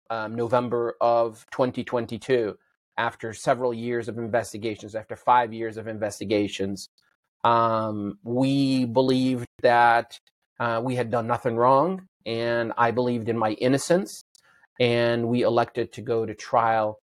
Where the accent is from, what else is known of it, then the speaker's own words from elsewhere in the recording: Aleppo, Aleppo Governorate, Syria; moved away; Originally, my family is from Syria, and my hometown, Aleppo, Syria, is the place of birth for inpatient psychiatric care.